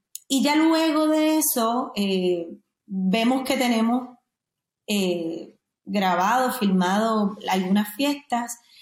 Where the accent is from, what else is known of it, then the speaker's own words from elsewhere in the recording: Orocovis, Puerto Rico; moved away as an adult; Soy del pueblo de Orocovis, original. Me crié allí hasta los 18 años, hasta que me gradué de mi high school.